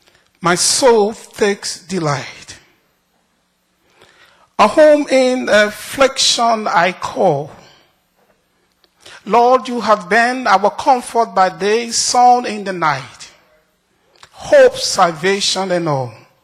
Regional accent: Liberia; We are aware of the Ebola situation in my home country, Liberia

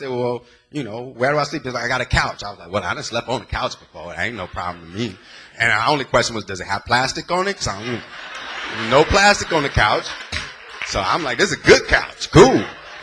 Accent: California, United States; Because, see, I grew up in the Bay. We didn't know nothing about no black schools.

